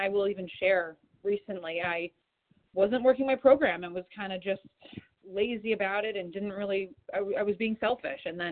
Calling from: New York, United States; I'm calling from New York, and I'm recovered this morning so far.

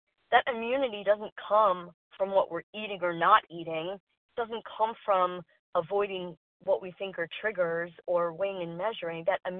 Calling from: New York City, New York, United States; from New York City.

